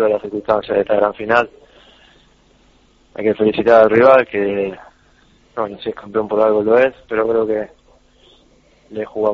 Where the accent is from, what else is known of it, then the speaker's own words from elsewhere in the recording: Argentina; como somos nosotros los argentinos apasionados y por ahí un poco exagerado a la hora de sufrir la derrota